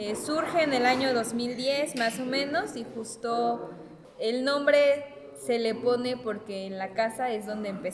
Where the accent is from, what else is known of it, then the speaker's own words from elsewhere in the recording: Zapotitlán de Méndez, Puebla, Mexico; igual de Zapotitlán de Méndez